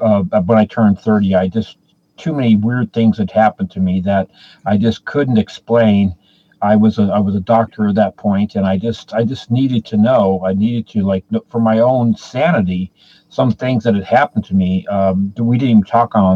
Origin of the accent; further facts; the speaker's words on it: United States; born there; I was born here in America, but anyway, so I grew up with that.